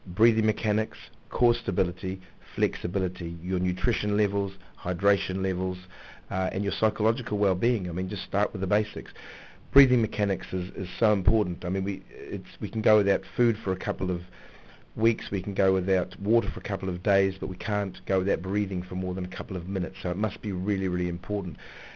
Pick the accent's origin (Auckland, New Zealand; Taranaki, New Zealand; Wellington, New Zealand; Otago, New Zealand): Auckland, New Zealand; moved away as an adult; now in United Kingdom; I'm from Auckland in New Zealand.